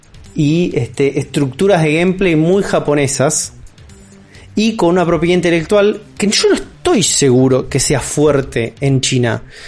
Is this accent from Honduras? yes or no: no; Argentina; En nuestro contexto como argentinos veíamos ese chiste y decíamos, este chiste no es gracioso.